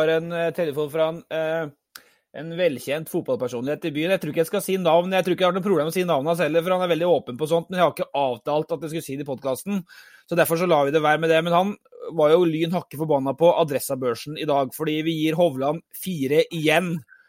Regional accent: Innlandet, Norway; som ikke jeg som Hedmarking kjenner meg helt igjen i.

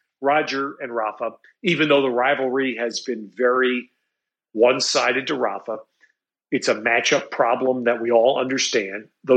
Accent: United States; because I am an American that has a Guinness tap.

